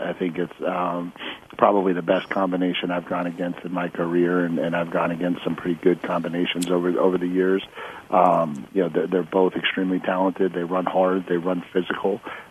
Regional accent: East Coast, United States; I grew up on the East Coast in a Catholic family, and so I know what Notre Dame was.

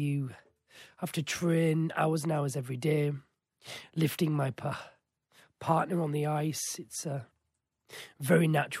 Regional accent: Yorkshire and the Humber, United Kingdom; I am from Yorkshire.

